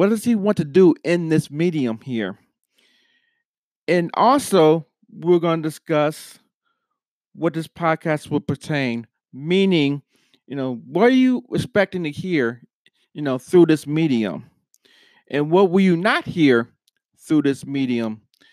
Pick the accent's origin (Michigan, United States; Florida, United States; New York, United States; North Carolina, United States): New York, United States; Buffalo; I'm originally from Buffalo, New York, and I went to high school at Hutchinson Central Technical High School.